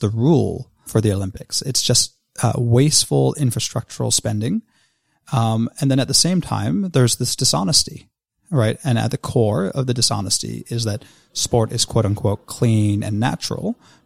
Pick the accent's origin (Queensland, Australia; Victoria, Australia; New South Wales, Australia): Victoria, Australia; the premier of my home state of Victoria in Australia